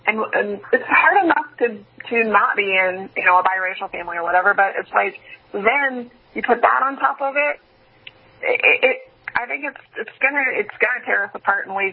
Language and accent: English; Midwest, United States; now in Southern California, United States; I'm a Midwesterner. Transplanted into the Southern California.